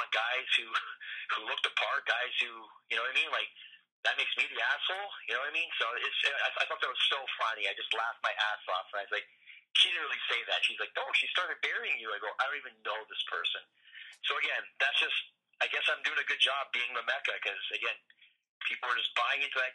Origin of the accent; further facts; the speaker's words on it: Canada; I'm a Canadian. I need a visa.